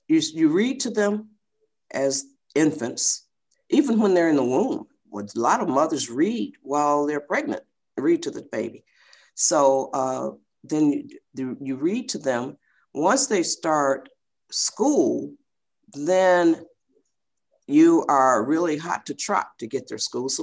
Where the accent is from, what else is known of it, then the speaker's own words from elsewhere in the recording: Michigan, United States; now in California, United States; That's just like here in California. We're from Michigan. So in Michigan, soda pop is called pop.